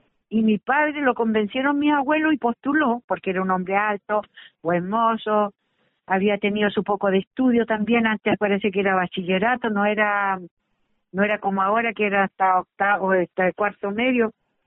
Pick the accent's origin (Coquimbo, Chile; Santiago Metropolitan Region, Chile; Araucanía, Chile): Araucanía, Chile; Imperial; born there; porque mi ADN es mapuche. Yo nací en el Imperialito, en territorio mapuche, en Imperial.